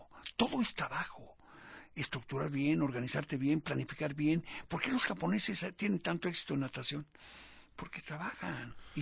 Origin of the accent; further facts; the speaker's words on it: Mexico; Porque soy mexicano y porque me molesta muchísimo que con el poder económico que tiene este país no hagamos nada.